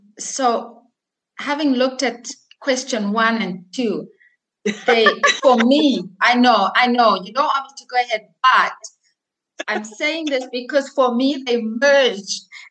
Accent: Zimbabwe; now in Tanzania; So yes, I am Tanzanian. I grew up and lived in Zimbabwe.

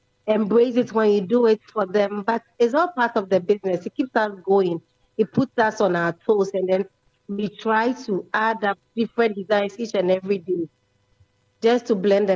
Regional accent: Ghana; I'm a Ghanaian.

